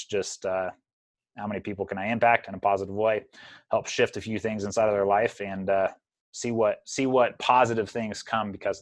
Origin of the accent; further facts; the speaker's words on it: Tribune, Kansas, United States; I'm a small town kid. I grew up in Tribune, Kansas, 900 person town, 21 people in my graduating class. Like I grew up 15 miles out in the country.